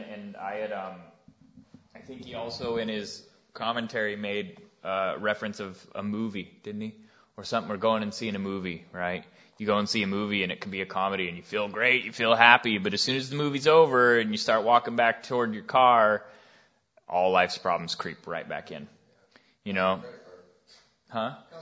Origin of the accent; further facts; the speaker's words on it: Wyoming, United States; So growing up in Wyoming, though, we have animals, lots of them, and we have a lot of mountains, too.